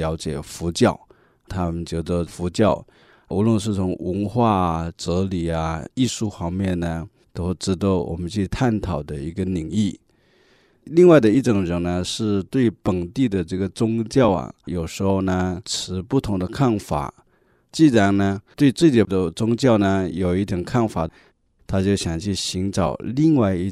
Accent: China; now in Canada; 我们作为一个中国人，虽然有时候说我不是信佛的

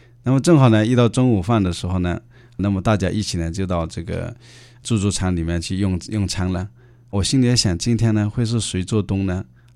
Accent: China

